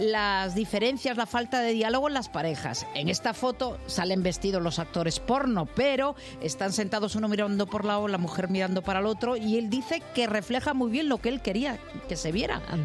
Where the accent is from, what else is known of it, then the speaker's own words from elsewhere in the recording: Galicia, Spain; Esto pasa en mi tierra, en Galicia, en la provincia de Pontevedra, en Nogrove.